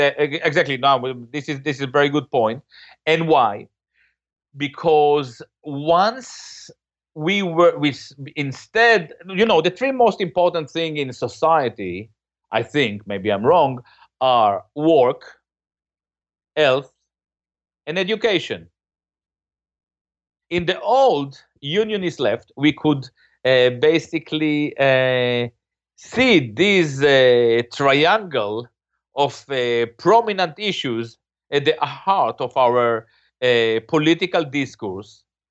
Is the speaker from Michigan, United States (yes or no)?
no; Boston, Massachusetts, United States; When I was young, I would ask Americans I would meet in Europe, where are you from? And tell them, I'm from Boston.